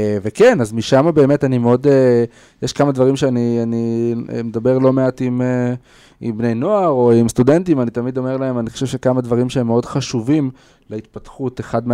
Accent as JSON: {"language": "Hebrew", "town": "Katzrin", "region": "Northern District", "country": "Israel", "tie": "born or raised there", "said": "ובאמת אז גדלתי בקצרין. הייתה ילדות מהממת. אין כמו קצרין"}